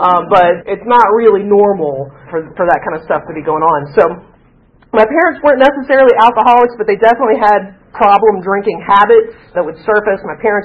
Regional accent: Albany, Georgia, United States; I was born and raised in Albany, Georgia. Oh my God. Not normally that many people. So Albany is a small town in southwest Georgia.

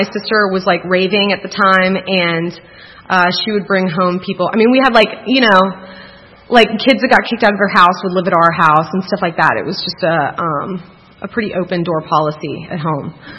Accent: Atlanta, Georgia, United States; born there; So I was born in Atlanta, and alcoholism runs on both sides of my family as far as the eye can see

